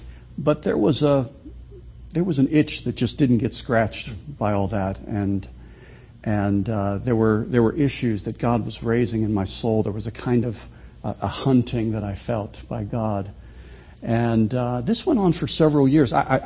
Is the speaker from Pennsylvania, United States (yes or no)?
yes; Pittsburgh, Pennsylvania, United States; Well, I was raised in Pittsburgh. And raised in the Presbyterian tradition